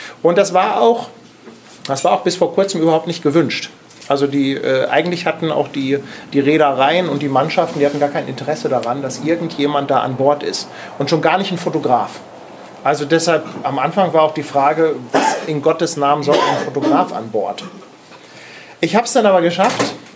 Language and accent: German; Hamburg, Germany; Ich komme aus Hamburg